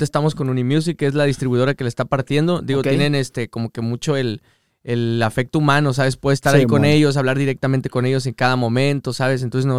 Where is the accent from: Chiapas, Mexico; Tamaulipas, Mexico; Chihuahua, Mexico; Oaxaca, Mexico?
Tamaulipas, Mexico; Tampico; es local allá de donde yo soy.